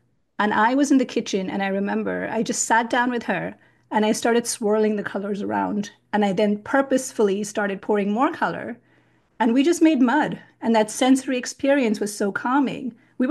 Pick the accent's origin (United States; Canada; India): India; being an only child growing up in India in the 1980s, there was always this intense pressure to excel.